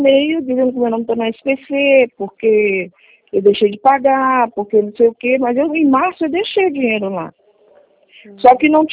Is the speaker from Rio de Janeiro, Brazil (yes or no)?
yes; Rio de Janeiro, Brazil; sou do Rio de Janeiro.